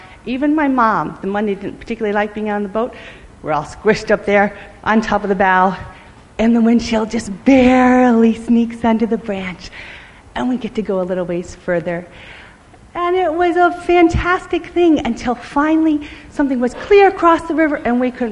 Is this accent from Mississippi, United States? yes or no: no; Florida, United States; I grew up in Florida on a river or next to a river